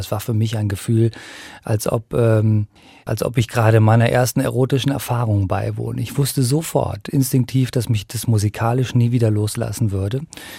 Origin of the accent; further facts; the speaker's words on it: Viersen, North Rhine-Westphalia, Germany; born there; also born or lived in Rome / Siegburg; Also der Niederrheiner, denn da bin ich geboren